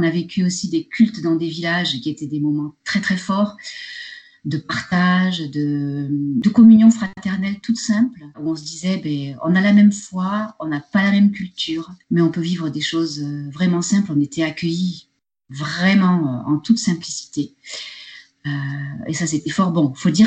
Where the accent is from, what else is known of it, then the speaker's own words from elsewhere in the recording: France; C'est vrai que chez nous, en France, tout de suite, on va dans le vif du sujet, on va tout de suite à l'essentiel.